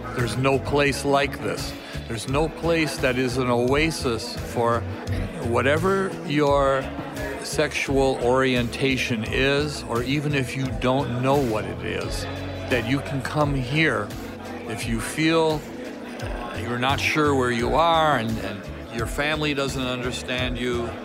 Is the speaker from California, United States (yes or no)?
yes; Los Angeles, California, United States; Well, I can tell you that, first of all, I'm an Angeleno. So I was raised in Los Angeles.